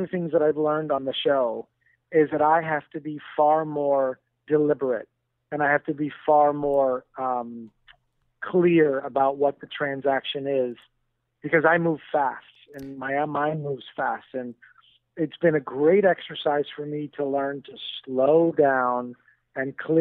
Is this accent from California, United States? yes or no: no; Miami, Florida, United States; also born or lived in Lebanon; I was born in Beirut, Lebanon. I lived in an orphanage. I was adopted by an American family in Miami, Florida.